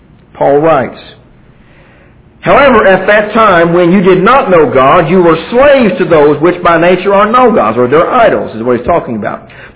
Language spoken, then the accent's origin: English; Kentucky, United States; When we were living back in my hometown up in Kentucky